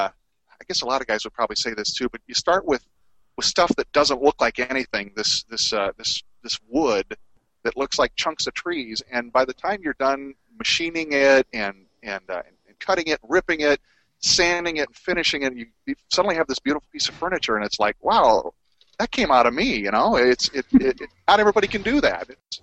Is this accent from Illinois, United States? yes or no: no; Waterloo, Iowa, United States; I'm an Iowan, born and bred. I grew up in Northeast Iowa, a little town called Waterloo.